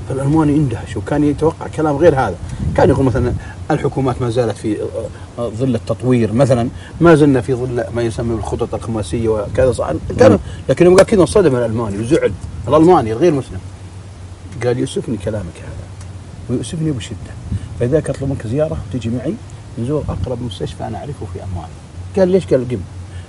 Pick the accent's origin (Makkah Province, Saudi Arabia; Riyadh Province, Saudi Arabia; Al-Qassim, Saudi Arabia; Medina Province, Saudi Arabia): Al-Qassim, Saudi Arabia; عاد على قول واحد عندنا في القصيم